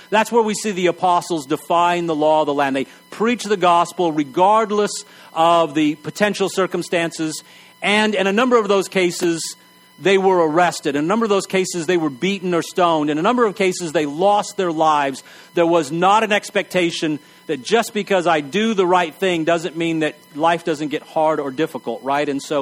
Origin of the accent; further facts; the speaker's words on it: Texas, United States; I know that in growing up in Texas, one of the issues was that this verse was usually used to tell people to remove their baseball caps during worship.